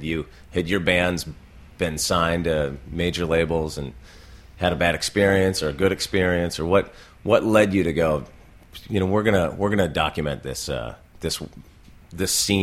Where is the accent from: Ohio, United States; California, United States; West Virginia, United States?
California, United States; you know, I grew up in California.